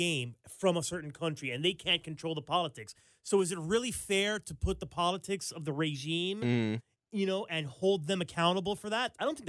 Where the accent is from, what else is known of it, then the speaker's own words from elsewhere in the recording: Miami, Florida, United States; You and I grew up in Miami a lot